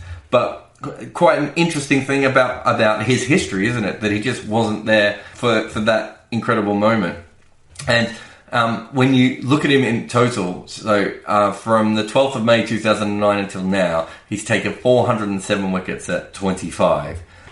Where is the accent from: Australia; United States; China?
Australia; which as an Australian, we only really ever respected Lancashire or Yorkshire cricketers.